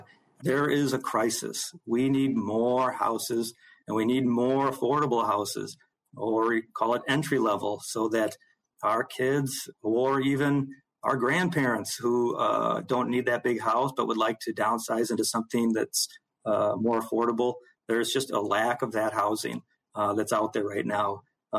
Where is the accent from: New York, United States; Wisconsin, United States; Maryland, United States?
Wisconsin, United States; Madison; I grew up in Madison. I grew up in a small home, you know, those three bedroom, one and a half bath.